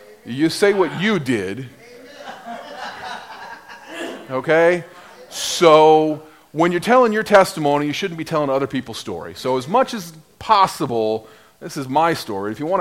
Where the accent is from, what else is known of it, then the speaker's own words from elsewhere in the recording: Saudi Arabia; my father took a job with an oil company in Saudi Arabia. And for the next roughly 10 years, we lived in the desert in Saudi Arabia. My dad was a high voltage electrician, and I grew up in Saudi Arabia.